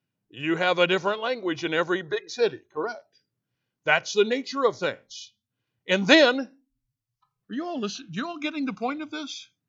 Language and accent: English; Illinois, United States; accent: Rural Southern Illinois; I don't have a Chicago accent. You say, what kind of an accent you have? Rural Southern Illinois accent. Miserable. I learned it from my mother.